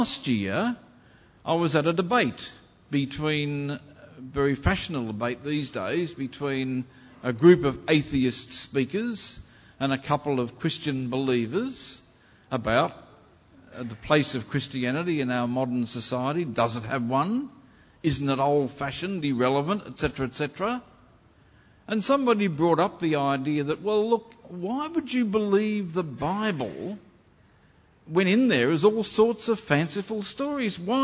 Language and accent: English; Kempsey, New South Wales, Australia; 1959 was when I was living and growing up in Kempsey. Small country town, partway up the coast of New South Wales.